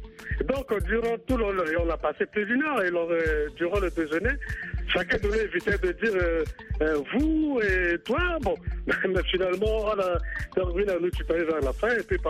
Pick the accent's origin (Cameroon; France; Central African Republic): Central African Republic; Les raisons fondamentales de tout ce problème-là en Afrique, et puis particulièrement chez nous, en République centrafricaine, c'est vraiment la pauvreté.